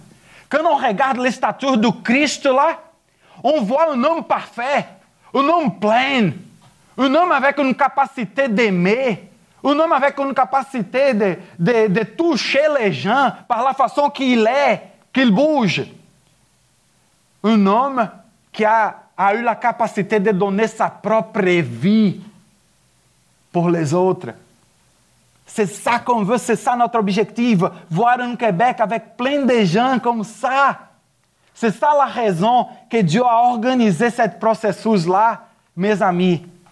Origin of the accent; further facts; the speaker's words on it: Brazil; French is a second language; now in Canada; je sais que je viens d'une culture chaude. Je sais. Je sais que je viens du Brésil où on est tous en train de donner les câlins partout.